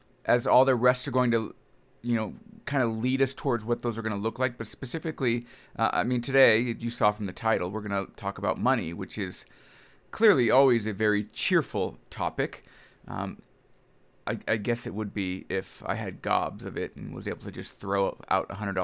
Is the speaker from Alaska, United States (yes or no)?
no; Washington, United States; I'm originally from Washington area.